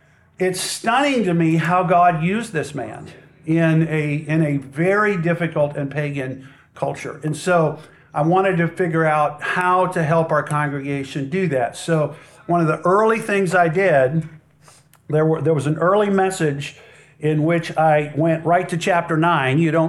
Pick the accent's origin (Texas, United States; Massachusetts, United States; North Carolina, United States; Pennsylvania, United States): Texas, United States; McAllen; My dad ran a hospital there, so I grew up in McAllen, Texas.